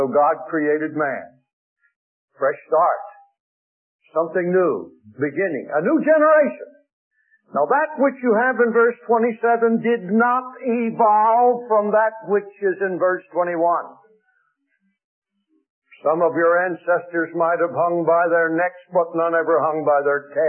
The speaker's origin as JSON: {"language": "English", "town": "Lancaster", "region": "Pennsylvania", "country": "United States", "tie": "born there", "said": "where I was born in Lancaster, Pennsylvania."}